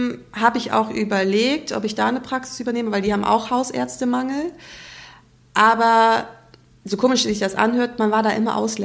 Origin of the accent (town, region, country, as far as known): Germany